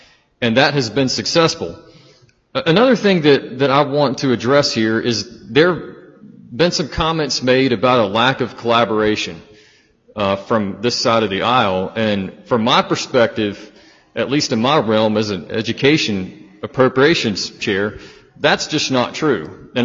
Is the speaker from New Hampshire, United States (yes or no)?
no; North Carolina, United States; maybe I'm a little bit partial to GTCC because I'm from Guilford County.